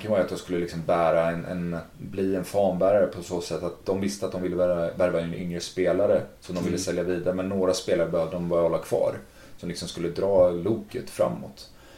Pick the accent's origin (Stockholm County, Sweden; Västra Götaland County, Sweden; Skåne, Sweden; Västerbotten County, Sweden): Västra Götaland County, Sweden; Gothenburg; Liksom mycket skit och mycket, och kommer som göteborgare.